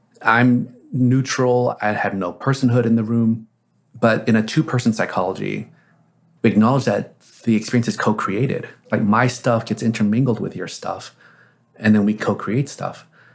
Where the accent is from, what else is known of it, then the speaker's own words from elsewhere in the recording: Texas, United States; I grew up in Texas in the 70s. The KKK still marched.